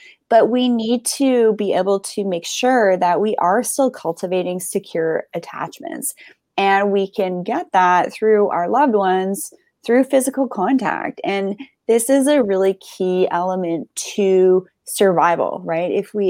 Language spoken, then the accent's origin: English; Canada; And, as Canadian, I can't just move to the U.S. to Hawaii either.